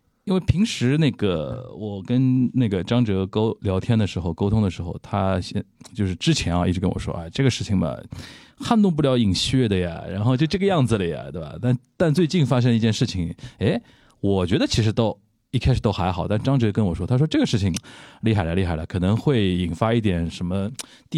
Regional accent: Shanghai, China

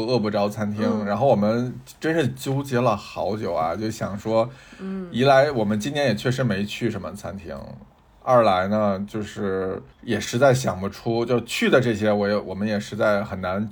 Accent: northern China, China; 然后我作为一个北方人，就是春饼卷盒在什么烤鸭我都很喜欢

